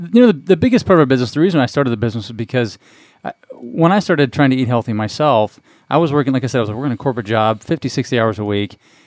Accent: Springfield, Missouri, United States; moved away as an adult; I'm originally from Missouri, mm-hmm. Springfield, Missouri, actually. Mm-hmm. And grew up there, went to high school there, and then left

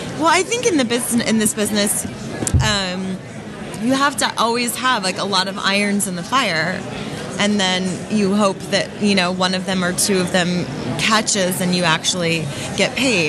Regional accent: Las Vegas, Nevada, United States; I mean, it's my hometown too. I grew up in Vegas.

